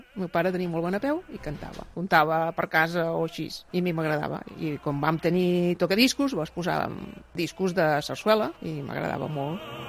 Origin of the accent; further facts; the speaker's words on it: Vilassar de Mar, Catalonia, Spain; born there; tinc 67 anys, vaig néixer a Vilassar de Mar